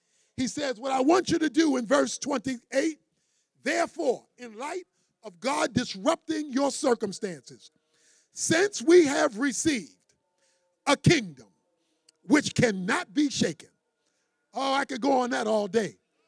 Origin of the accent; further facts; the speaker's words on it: Baltimore, Maryland, United States; when I was growing up in Baltimore, and some weekends we'd spend over at my grandmother's house